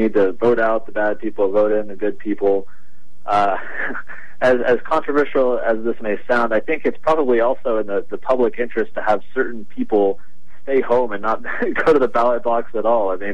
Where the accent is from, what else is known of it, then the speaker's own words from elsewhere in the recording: United States; I think we as American people are generally pretty good at observing problems.